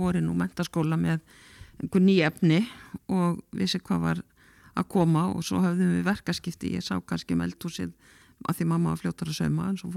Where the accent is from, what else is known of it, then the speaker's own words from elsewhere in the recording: Egilsstaðir, Eastern Region, Iceland; Ég fædd og uppalinn á Egilsstöðum, en ég var mjög mikið sveit út í Jökuls á Hlíð.